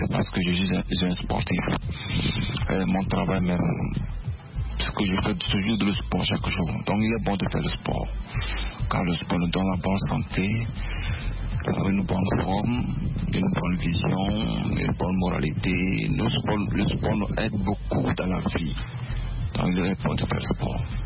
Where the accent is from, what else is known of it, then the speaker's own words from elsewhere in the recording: Togo; je suis artiste, promoteur, journaliste et entrepreneur. Je suis togolais.